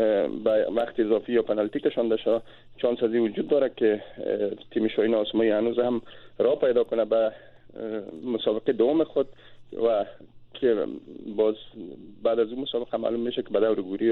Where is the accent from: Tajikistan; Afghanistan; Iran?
Tajikistan; بله، من از تاجیکستان هستم